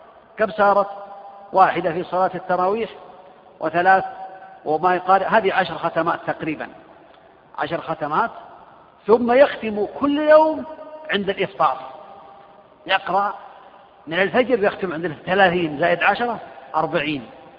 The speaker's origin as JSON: {"language": "Arabic", "town": "Riyadh", "region": "Riyadh Province", "country": "Saudi Arabia", "said": "عندنا في الرياض مثلا"}